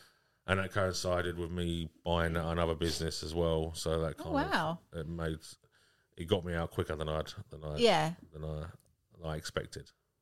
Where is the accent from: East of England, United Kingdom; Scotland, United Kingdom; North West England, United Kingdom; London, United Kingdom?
East of England, United Kingdom; Southend-on-Sea; You know, we're from Southend-on-Sea and...